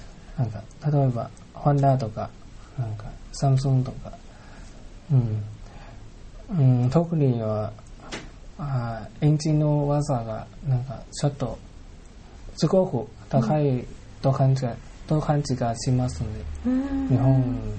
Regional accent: Thailand; Japanese is a second language; タイです。

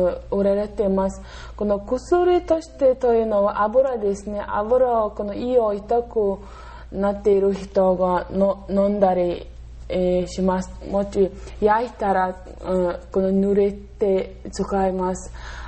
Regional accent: Mongolia; Japanese is a second language; now in Japan; 一番美味しいモンゴルには、で、私の出身地には多いで有名です。

